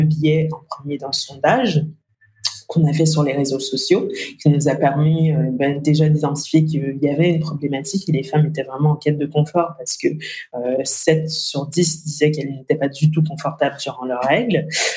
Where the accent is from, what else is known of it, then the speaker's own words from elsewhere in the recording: Canada; now in France; pour moi, c'était pas l'étranger parce que j'ai grandi au Canada.